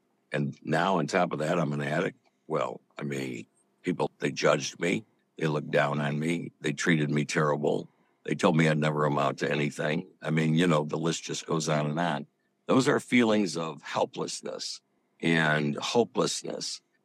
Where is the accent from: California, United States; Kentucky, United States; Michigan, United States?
Michigan, United States; Detroit; But I grew up in Michigan, Detroit, Michigan, to be specific, in a pretty normal family.